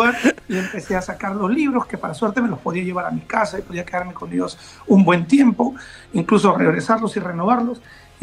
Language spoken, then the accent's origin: Spanish; Ayacucho, Peru; also born or lived in Lima; now in Spain; La cuestión es que nosotros nos mudamos de Ayacucho a Lima, pero también en Lima empezaron esos hostigamientos y un poco de intranquilidad de parte de mi madre, quien decide irnos a vivir ya a España